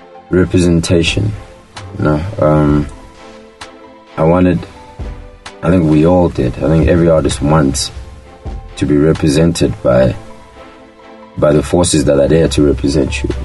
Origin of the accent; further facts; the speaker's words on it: South Africa; I didn't feel like we as South African black, even South African black hip hop artists were being represented properly